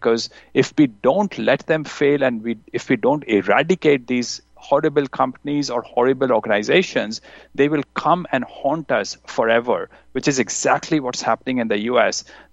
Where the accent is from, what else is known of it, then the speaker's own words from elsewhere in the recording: Canada; I'm a Canadian